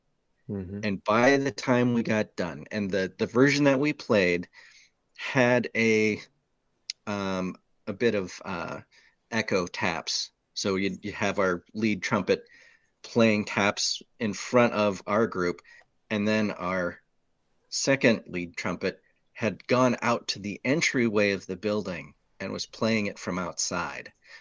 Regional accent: Duluth, Minnesota, United States; I grew up in Duluth, right on Lake Superior. So there's big maritime area there.

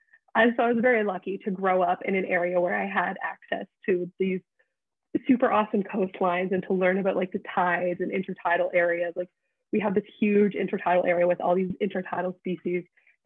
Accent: New Brunswick, Canada; I'm from the Bay of Fundy, because the Bay of Fundy has the highest tides in the entire world. So that's pretty impressive. So I grew up around those, but I also like, I grew up in the middle of the province.

